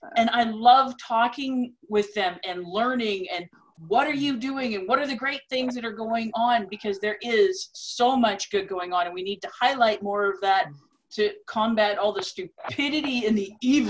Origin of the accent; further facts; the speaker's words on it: Alberta, Canada; So I'm a Canadian girl. I'm in Alberta, the prairie, so very much beef country.